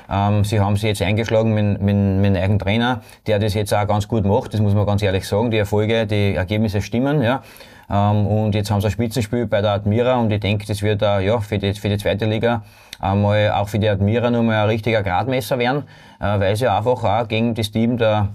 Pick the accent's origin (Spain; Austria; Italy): Austria; St. Pölten, Lower Austria; Nein, ich bin auch in St. Pölten geboren, ja.